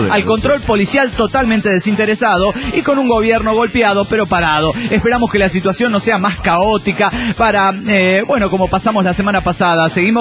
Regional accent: Quito, Pichincha, Ecuador; de Quito, Ecuador!

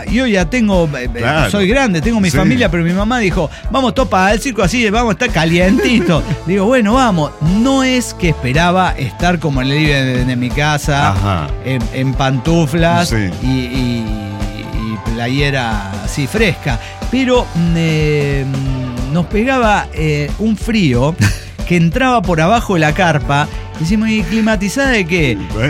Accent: Maturín, Monagas, Venezuela; En mi adolescencia visitaron mi pueblo varios circos. Iban a Maturín todos los circos y nunca me gustó ninguno.

